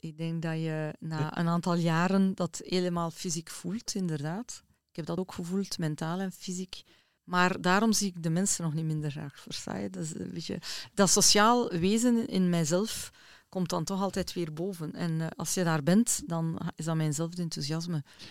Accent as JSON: {"language": "Dutch", "town": "Haaltert", "region": "Flanders", "country": "Belgium", "said": "Ik was ook graag op Vadru, zeggen ze bij ons in Haaltert."}